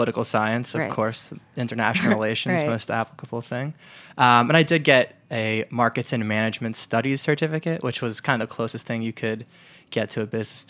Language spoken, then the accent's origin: English; New York, United States; So I'm originally from New York.